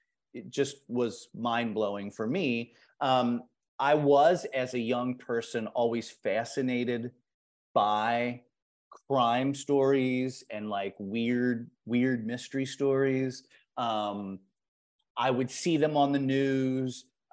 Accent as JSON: {"language": "English", "town": "Cincinnati", "region": "Ohio", "country": "United States", "tie": "born or raised there", "said": "I grew up in Cincinnati, so it was a pretty big city."}